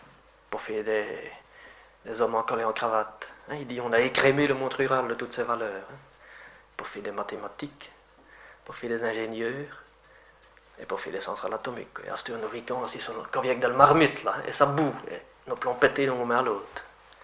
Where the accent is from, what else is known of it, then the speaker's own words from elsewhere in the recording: Wallonia, Belgium; on est Wallon, on est Wallon, on est une.